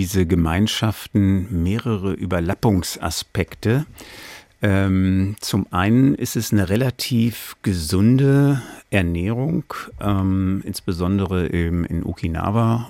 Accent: Cologne, North Rhine-Westphalia, Germany; ich komme ja aus Köln, das ist eine sehr lebhafte Stadt

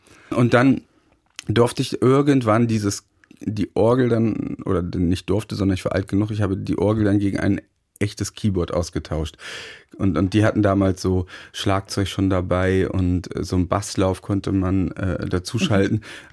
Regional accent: Goslar, Lower Saxony, Germany; Ich bin ja in Goslar aufgewachsen und Goslar liegt sozusagen vorm Harz.

